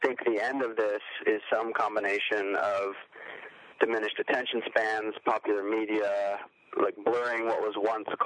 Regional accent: California, United States; also born or lived in New York / Iowa; Okay. I'm from California. My book takes place in California and Europe and a few other places briefly. And I was educated in New York and Iowa. My childhood's a big part of the book. So I grew up in Marin County.

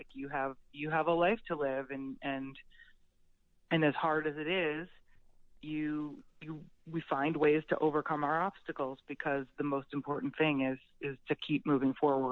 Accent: New Jersey, United States; I remember I grew up in New Jersey, and so Lyme was really, really present.

